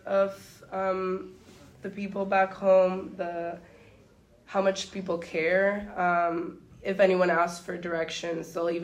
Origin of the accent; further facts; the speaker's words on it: Dominican Republic; English is a second language; moved away as an adult; now in Ottawa, California, United States; I was born in the Dominican Republic. I lived there my whole life up until I was 18, and that's where my family's from as well.